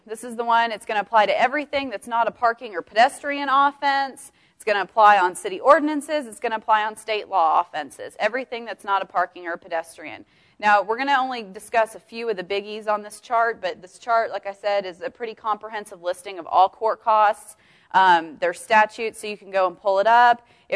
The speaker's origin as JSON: {"language": "English", "region": "Wisconsin", "country": "United States", "said": "I still say soda because I'm from Wisconsin, but everything in Texas is a Coke."}